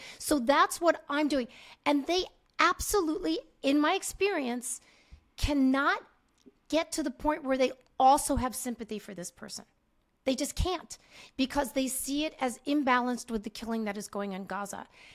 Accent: United States; I'm American. I had a passport. I had an Israeli press card.

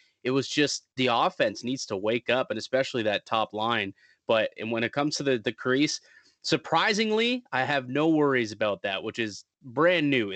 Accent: Ontario, Canada; I'm from Ontario

